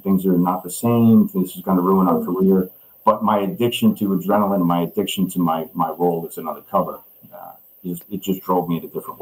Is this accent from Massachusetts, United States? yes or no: no; New Jersey, United States; It was just who I was born, where I was raised in New Jersey, and I had a good understanding of it.